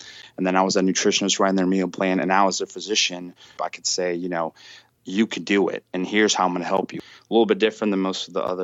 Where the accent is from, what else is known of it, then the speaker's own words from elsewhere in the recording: Russia; now in United States; It really didn't matter when I was in Russia. I'm actually from Russia, so it's always cold.